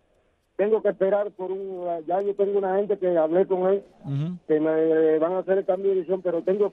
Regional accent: Quivicán, Mayabeque, Cuba; now in Havana, Cuba; Actualmente estoy aquí en La Habana Vieja, pero la dirección que tengo en el carnet es de provincia Habana, de Quibicán.

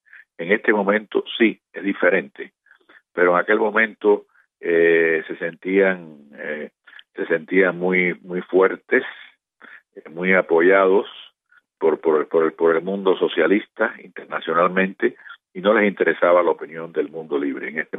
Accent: Cuba; como todos somos cubanos

